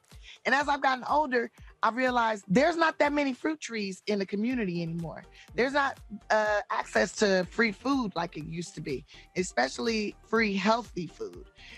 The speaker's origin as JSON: {"language": "English", "town": "Los Angeles", "region": "California", "country": "United States", "said": "Reason number one, I come from an underserved community. I'm from South Central Los Angeles."}